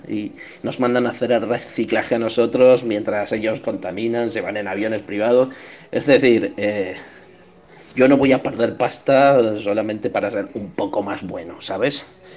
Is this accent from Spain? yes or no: yes; Benaguasil, Valencian Community, Spain; de Benaguasil